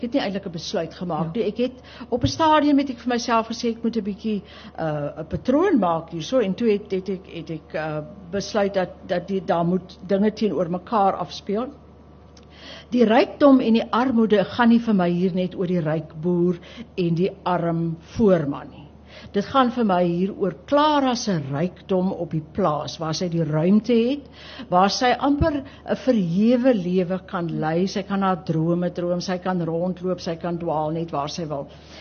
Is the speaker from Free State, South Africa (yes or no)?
no; Worcester, Western Cape, South Africa; Ek het op in die Skerpenheuvel distrik groot geword in Woester. En ons het in die dorpskool gegaan, maar ons het ons vrye tyd op die plaas deurgebring.